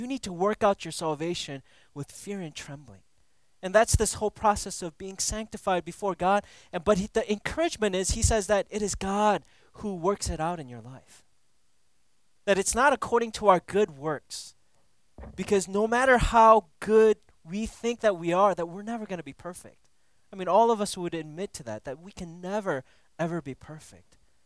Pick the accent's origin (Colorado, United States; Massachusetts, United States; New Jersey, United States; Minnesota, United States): Minnesota, United States; now in Texas, United States; I grew up in Minnesota and, you know, I used to like ski like every weekend.